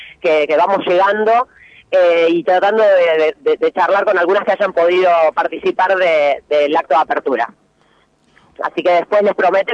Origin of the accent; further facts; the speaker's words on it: Neuquén, Argentina; como nosotros somos alrededor de 100 compañeros que venimos de Neuquén, vamos a participar en distintas